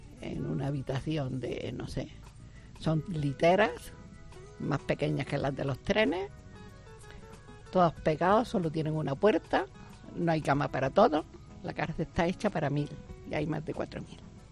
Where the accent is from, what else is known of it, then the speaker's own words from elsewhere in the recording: Carcabuey, Andalusia, Spain; also born or lived in Granada, Spain / Córdoba, Spain; nací en Granada, pero he vivido toda mi vida en un pueblo, Carcaboy, un pueblo de la provincia de Córdoba, y después en Córdoba.